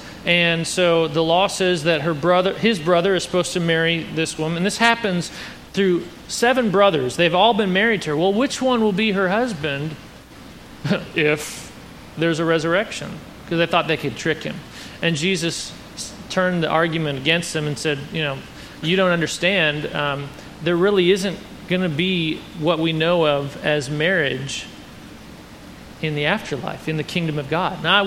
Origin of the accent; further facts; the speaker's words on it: Minnesota, United States; I said we grew up in Minnesota, so we had lots of cold and snow.